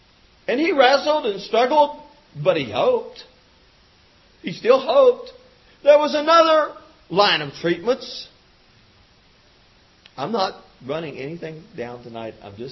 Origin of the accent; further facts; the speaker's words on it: West Virginia, United States; And the folks there knew that I was from West Virginia, and this man was from West Virginia